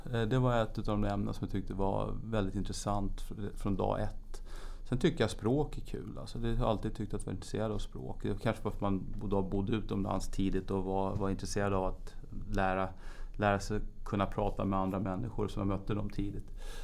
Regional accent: Sweden; då var jag hemma i Sverige. Då hade jag ju liksom bott utomlands i två år, så då kom jag ändå hem till svensk miljö igen då

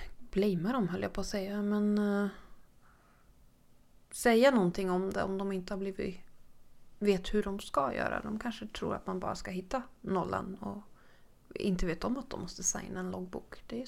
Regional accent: Sweden; Men när vi sa att vi var från Sverige, då dottern på en gång, och bara, åh, jag måste berätta för pappa!

